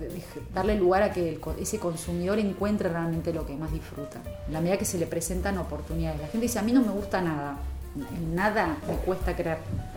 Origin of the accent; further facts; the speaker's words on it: Argentina; Soy argentina, sabes que nos gusta mucho el dulce de leche, ¿no?